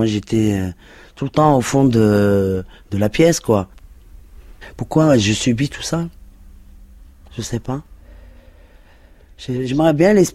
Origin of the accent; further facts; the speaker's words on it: Rabat, Rabat-Salé-Kénitra, Morocco; Je suis né à Rabat, 25-10-71. J'ai grandi avec ma mère et sa nièce, c'est-à-dire ma cousine, et sa petite fille, elle avait une petite fille, dans un quartier à Rabat, bidonville